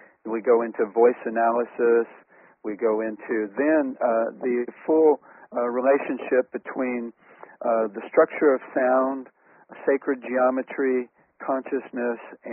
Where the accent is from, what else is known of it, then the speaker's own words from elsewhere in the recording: Atlanta, Georgia, United States; You know, originally I'm from Atlanta, Georgia.